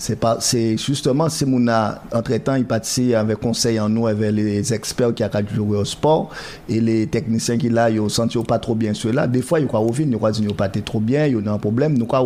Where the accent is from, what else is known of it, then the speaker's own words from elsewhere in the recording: Guadeloupe, France; Et en tant que Guadeloupéen qui a sorti du ghetto